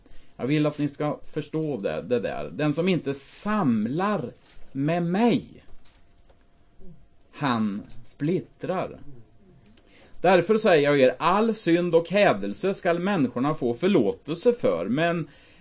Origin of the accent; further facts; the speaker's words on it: Finspång, Östergötland, Sweden; Och jag blev frälst 89. Jag kommer ifrån Finspång. Det ligger i Östergötland då.